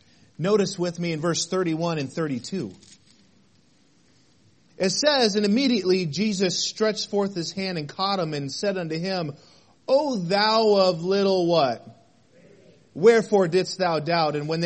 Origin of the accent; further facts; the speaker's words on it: Vail, Colorado, United States; born there; I was born in Vail, Colorado. And I was born there in the Rockies.